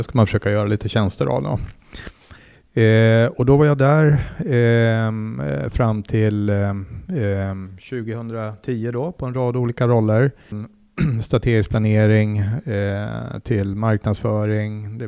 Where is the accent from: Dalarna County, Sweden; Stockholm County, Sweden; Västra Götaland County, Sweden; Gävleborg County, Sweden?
Dalarna County, Sweden; Mora; also born or lived in Uppsala; Född och uppvuxen som sagt i Mora. Jag pluggade i Uppsala till civilekonom.